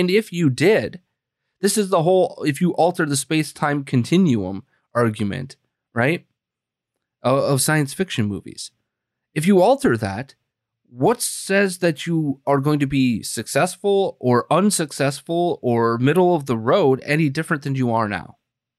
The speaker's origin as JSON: {"language": "English", "region": "Wisconsin", "country": "United States", "tie": "born or raised there", "said": "go out to my home state of Wisconsin."}